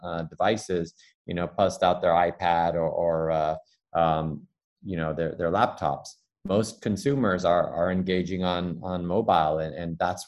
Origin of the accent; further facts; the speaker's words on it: Taipei, Taiwan Province, Taiwan; when I say, you know, Taipei and people, no, where are you really from? It's like, well, I'm third generation Chinese born, because my father was born in China, in Tianjin, my grandmother in northern China.